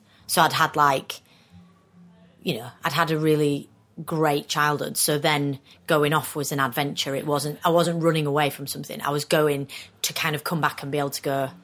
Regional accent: Skelmanthorpe, Yorkshire and the Humber, United Kingdom; I'm from. I'm from Skelmanthorpe.

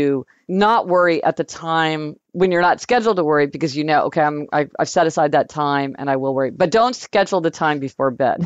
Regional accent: Kansas City, United States; born or raised there

